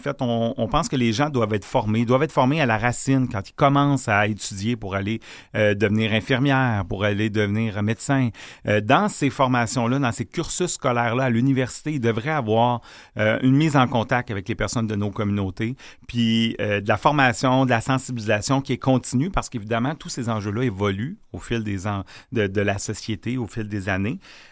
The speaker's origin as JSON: {"language": "French", "region": "Quebec", "country": "Canada", "said": "C'est-tu juste chez nous au Québec?"}